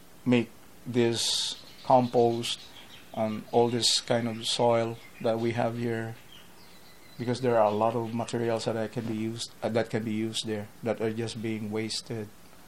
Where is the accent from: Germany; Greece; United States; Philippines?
Philippines; But actually, deep in my heart, I'm still a Filipino.